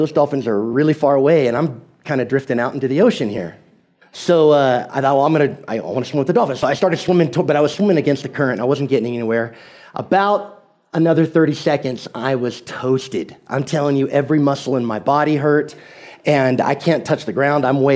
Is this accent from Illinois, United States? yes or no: no; California, United States; I grew up in Southern California. I understand surfing in the water